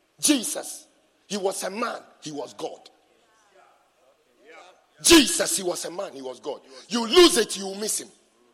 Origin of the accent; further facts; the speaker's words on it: England, United Kingdom; now in Ghana; Look, I just saw my friend who I grew up with in England. He's coming for something in Kumasi, so he came. We used to be in England together, this man.